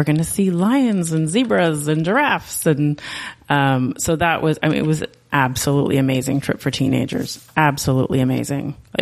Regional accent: Canada; now in San Francisco Bay Area, United States; Sure. I am originally Canadian. I am now happily living in the San Francisco Bay Area

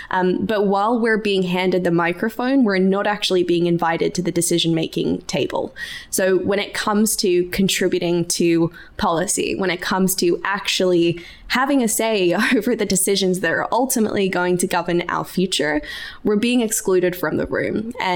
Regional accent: Australia; I'm an Aussie originally

